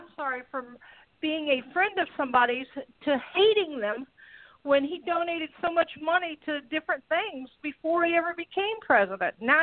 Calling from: Florida, United States; I'm calling from Florida.

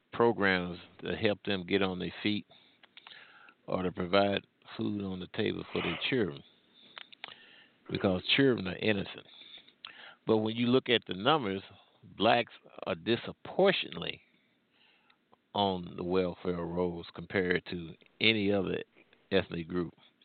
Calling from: Ferguson, Missouri, United States; I'm calling from the Midwest, the Ferguson area.

